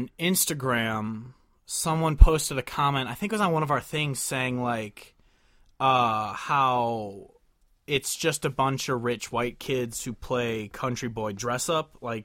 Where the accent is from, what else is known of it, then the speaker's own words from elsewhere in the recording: Midwest, United States; As a Midwesterner, I appreciate that other Midwesterners